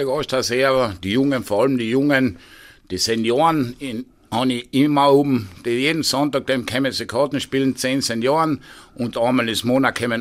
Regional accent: Oberlienz, Tyrol, Austria; aber Oberlinz ist doch mein Heimatort.

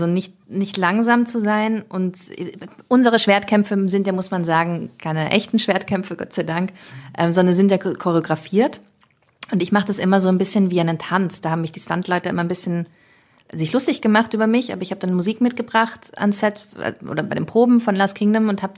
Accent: Austria; Also ich bin in Österreich aufgewachsen und habe da mein Leben lang gelebt. Und ich habe mit England und Irland eigentlich gar nicht so viel zu tun. Ich habe da nie gelebt. Ich fühle mich eigentlich auch als Österreicherin.

